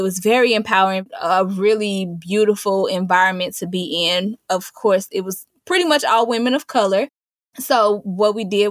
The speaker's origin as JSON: {"language": "English", "town": "St. Louis", "region": "Missouri", "country": "United States", "also_born_or_lived": "Indianapolis", "said": "it's funny because I'm from St. Louis, but I lived in Indianapolis for about 7 years. And I actually just moved back to St. Louis about a month ago."}